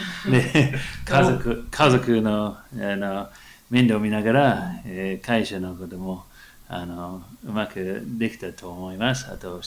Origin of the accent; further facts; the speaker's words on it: Australia; Japanese is a second language; moved away as an adult; now in Toyama, Japan; オーストラリアです。